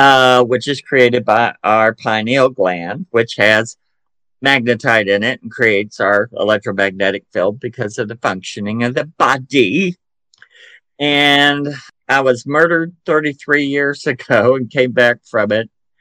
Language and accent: English; Chattanooga, Tennessee, United States; accent: Southern drawl; I'm from Chattanooga, Tennessee. I'm 63